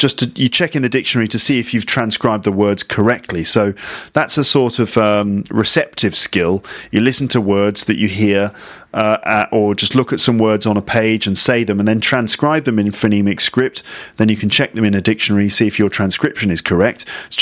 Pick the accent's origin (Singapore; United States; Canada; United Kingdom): United Kingdom; accent: received pronunciation; But my accent is, let's call it received pronunciation, which is a form of British accent that doesn't have regional variations.